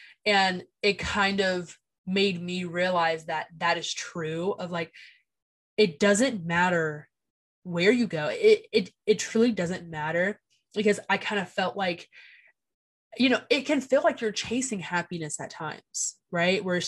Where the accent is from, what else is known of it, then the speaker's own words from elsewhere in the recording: Georgia, United States; Like, I think like me, for example, I thought that, because I'm from Georgia, I thought that moving across the country and going to school across the country, that I was gonna be a new girl.